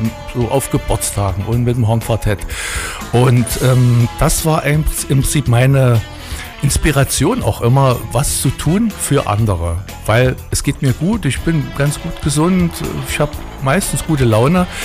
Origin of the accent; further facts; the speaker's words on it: Erfurt, Thuringia, Germany; Ich bin Erfurter, man sagt Erfurter Puffbohne.